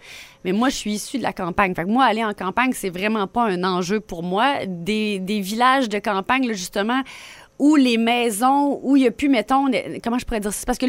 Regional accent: Donnacona, Quebec, Canada; J'ai été élevée à Donnacona. Fait que nous, tout était à une demi-heure, 40 minutes.

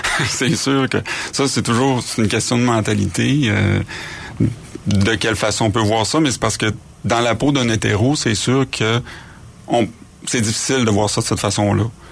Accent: Quebec, Canada; je venais du Lac-Saint-Jean, donc évidemment à l'époque la mentalité est un petit peu moins évoluée qu'en grande ville

